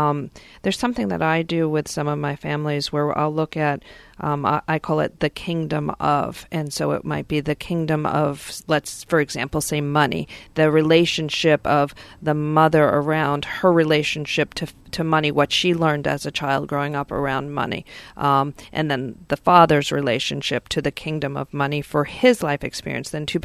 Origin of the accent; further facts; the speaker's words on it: New York, United States; accent: New York; now in Greenwich, United States; Sorry about that, Ryan. My New York accent slipped out there. I try and keep it under wraps here when I'm in Greenwich.